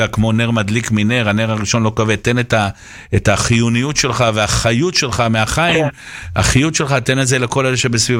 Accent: Bnei Brak, Tel Aviv District, Israel; אנחנו פרימיטיבים מבני ברק.

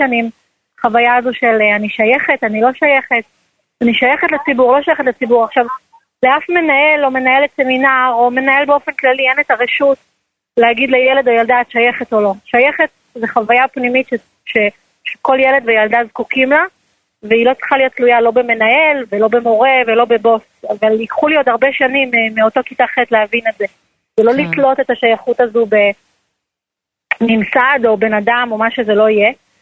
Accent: Bnei Brak, Tel Aviv District, Israel; גדלתי בבני ברק, יש לי יחסים אמביוולנטיים עם העיר הזו, כי בתור ילדה, מצד אחד פרחתי וגדלתי בבני ברק

